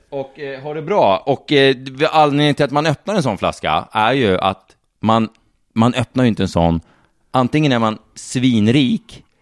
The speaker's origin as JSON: {"language": "Swedish", "town": "Norrtälje", "region": "Stockholm County", "country": "Sweden", "said": "Men jag kommer ifrån Norrtälje. Och där har man ju svårt att säga äh. Jag får ju anstränga mig för att säga äh. Så jag säger gärna e."}